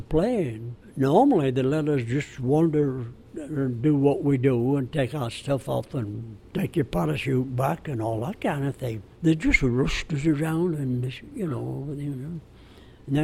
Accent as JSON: {"language": "English", "town": "Bradford", "region": "Yorkshire and the Humber", "country": "United Kingdom", "tie": "born or raised there"}